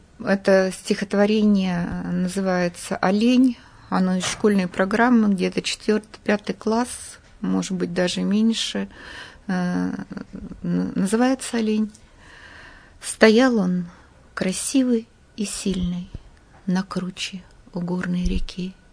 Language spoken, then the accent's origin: Russian; Yekaterinburg, Sverdlovsk Oblast, Russia; Раньше всегда писала в автобиографии «коренная уралочка».